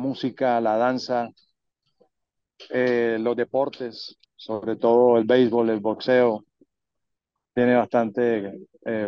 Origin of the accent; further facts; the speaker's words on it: Turbaco, Bolívar, Colombia; born there; Sí, yo nací en Turbaco.